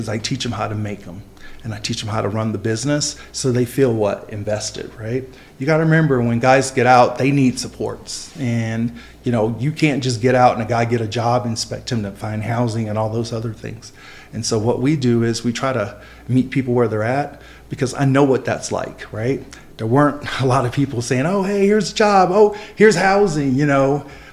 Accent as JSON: {"language": "English", "town": "Virginia Beach", "region": "Virginia", "country": "United States", "tie": "born or raised there", "said": "I think it's important to me because it's the way I grew up in Virginia Beach, because we grew up middle class."}